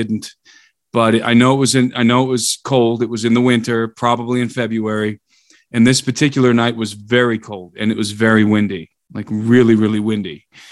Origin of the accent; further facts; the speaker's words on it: Brook Park, Ohio, United States; now in Bozeman, United States; it happened in the city of Brook Park, Ohio, suburb of Cleveland, Ohio. That's where I grew up. And I grew up in Brook Park.